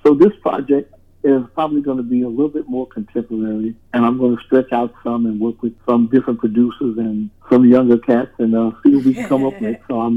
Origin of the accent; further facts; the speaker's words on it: Chicago, Illinois, United States; Oh, man, growing up in gospel for me was amazing